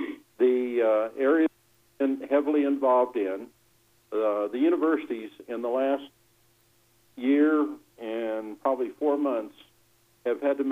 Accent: Deming, New Mexico, United States; I'm actually from Deming, but we're up in Farmington with the Legislative Finance Committee

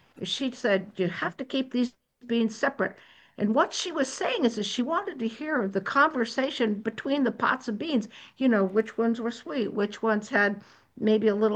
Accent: New England, United States; now in Maine, United States; I grew up in Little Bean territory, which is southern New England. And then when I moved up here and married a Mainer

